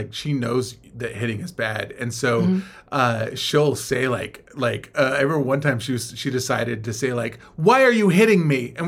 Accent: California, United States; We grew up in the Bay Area.

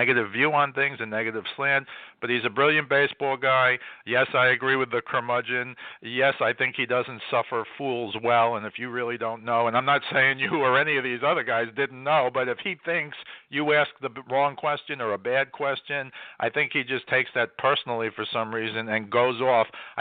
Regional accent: Northeast, United States; if you grew up where I grew up in the Northeast

